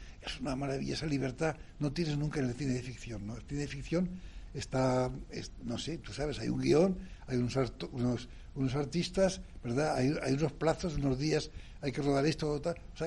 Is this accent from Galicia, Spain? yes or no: no; Aragon, Spain; me tuve que recorrer todo Aragón, que yo soy de aragonés, ¿verdad?